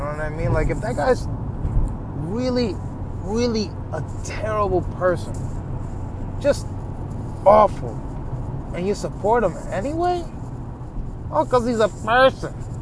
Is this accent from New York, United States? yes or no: yes; New York, United States; I'm a pretty private guy. I'm from New York. Have siblings, three brothers, three sisters.